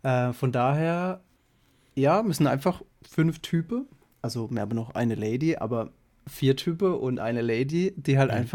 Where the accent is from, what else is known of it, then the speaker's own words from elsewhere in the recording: Offenburg, Baden-Württemberg, Germany; Also ich bin hier in Offenburg geboren. Das ist so am Fuße des Schwarzwalds. Und in dieser Rheinebene bin ich im Prinzip eigentlich mein Leben lang geblieben.